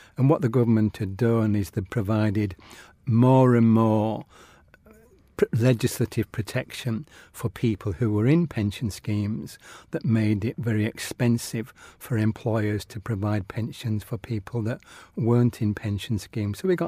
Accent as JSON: {"language": "English", "town": "York", "region": "Yorkshire and the Humber", "country": "United Kingdom", "tie": "born or raised there", "said": "I've been a sports fanatic growing up in York. I was a York City supporter, York Rugby League supporter, Yorkshire County Cricket Club follower, and horse racing."}